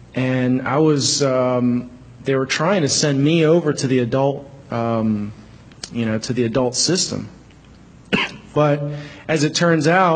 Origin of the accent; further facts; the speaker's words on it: Chicago, Illinois, United States; I grew up in Chicago in the 90s. And it was during a time when, you know, most neighborhoods in Chicago were infested with gangs.